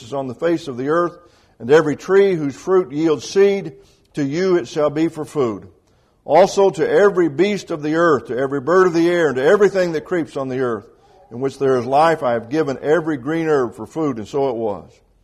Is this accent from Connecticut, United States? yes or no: no; Bedford, Indiana, United States; so I didn't know something about that growing up in Bedford and Lawrence County, Indiana, the limestone capital of the world, as we like to boast.